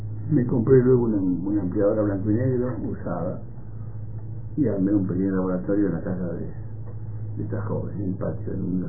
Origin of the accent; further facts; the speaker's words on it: Trenque Lauquen, Buenos Aires Province, Argentina; moved away as an adult; Estuve en Tranquilauquen hasta 18 años. Fui a Buenos Aires.